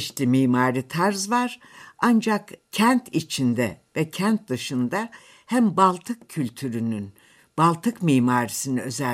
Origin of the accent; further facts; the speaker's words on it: Kars, Turkey; Ve bu şehir kültürünü ben hep Kars'ta yaşadım. Gerçekten bir kent kültürü içinde büyüdük.